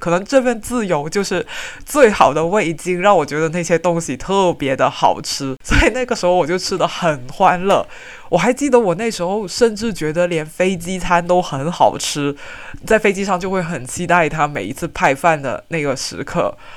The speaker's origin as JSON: {"language": "Chinese", "country": "China", "said": "一开始呢，中国人出去睡的话都会觉得很不习惯，我也是那样"}